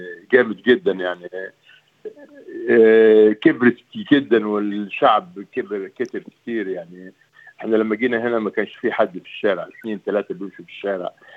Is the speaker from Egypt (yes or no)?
yes; Egypt; moved away as an adult; now in Australia; أنا جاي من مصر، كانوا ساعتها 90 مليون نسمة جاي هنا، كل أستراليا خلت 20 نسمة